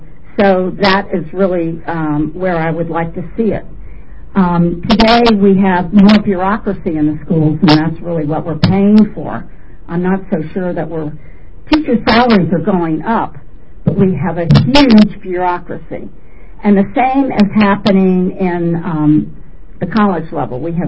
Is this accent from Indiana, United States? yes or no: no; Bethesda, Maryland, United States; I grew up in Bethesda, so I wound up working for a year.